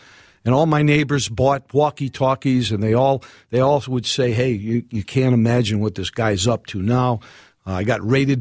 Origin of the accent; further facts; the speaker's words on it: Far Rockaway, New York, United States; accent: New York; In Far Rockaway, New York. Bell Harbor, Rockaway Beach.